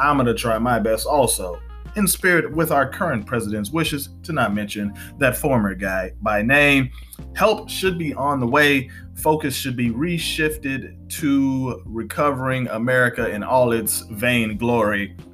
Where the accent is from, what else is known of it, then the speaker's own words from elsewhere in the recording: Louisiana, United States; Louisiana, John Kennedy. That's my home state, man.